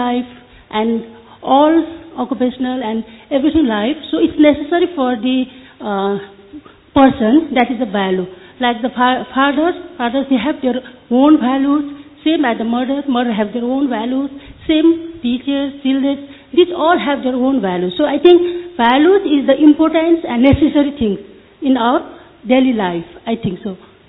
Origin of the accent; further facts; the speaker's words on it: Nepal; मैं नेपाल से हूँ।